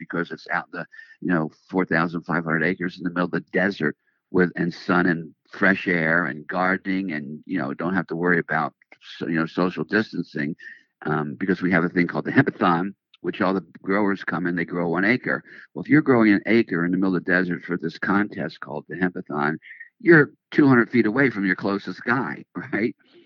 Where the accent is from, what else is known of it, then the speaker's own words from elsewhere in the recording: Florida, United States; moved away as an adult; also born or lived in California; Prior to that, I grew up in Florida, which is where I was coming in. When it got too crazy there with the cocaine cowboys, I moved my organization to California